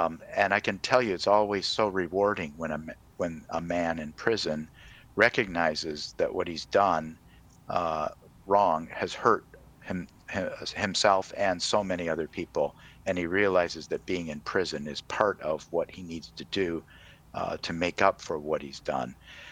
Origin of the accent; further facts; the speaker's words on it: Michigan, United States; I'm from Michigan, too, so you've got a friend right on the line with you here.